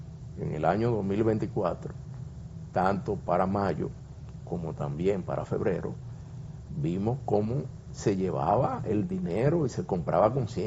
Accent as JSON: {"language": "Spanish", "country": "Dominican Republic", "said": "como dominicano, nos da vergüenza"}